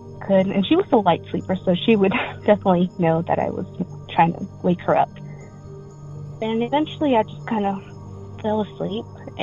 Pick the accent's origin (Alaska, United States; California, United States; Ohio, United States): California, United States; Sacramento; I am from Sacramento, California.